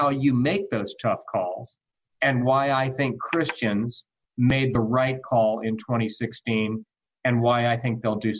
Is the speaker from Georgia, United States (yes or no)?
yes; Georgia, United States; In my home state of Georgia, we began reopening about a week and a half ago.